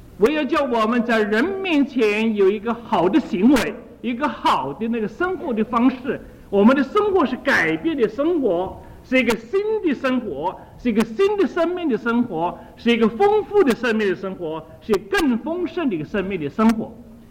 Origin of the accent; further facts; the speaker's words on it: China; 这是我们中国人不好的个性，我们应当去掉